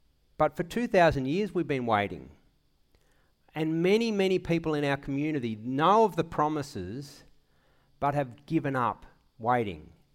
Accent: Australia; growing up in Australia, out west, constantly feeling the pain of life without rain

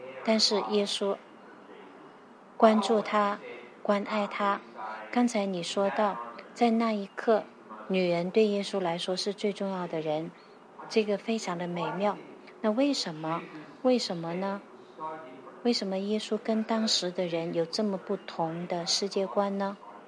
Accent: Australia; 我们澳洲人觉得住帐篷很有趣

